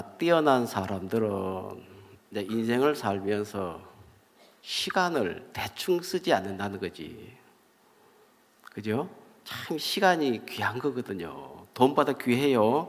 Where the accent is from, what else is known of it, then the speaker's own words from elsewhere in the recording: Jeolla, South Korea; now in Uljin, South Korea; 이제 울진에 살다 보니까 이제 아이고 저는 전라도 사람인데 나도 사투리를 쓰지만은